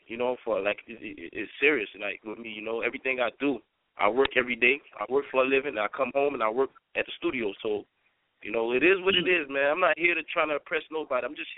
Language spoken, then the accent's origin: English; Miami, Florida, United States; But we all from Broward. I was born and raised in Little Haiti. You know what I'm saying? Miami standing up.